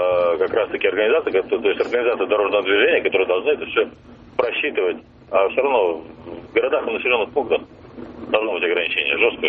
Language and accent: Russian; Moscow, Russia; я из Москвы.